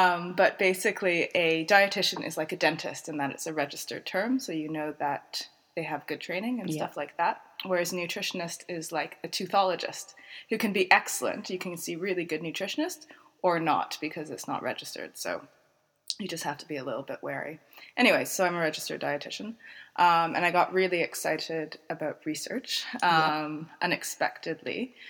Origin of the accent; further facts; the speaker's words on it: Montreal, Quebec, Canada; also born or lived in Halifax; I'm originally from Montreal, Canada, from the English part, not the French.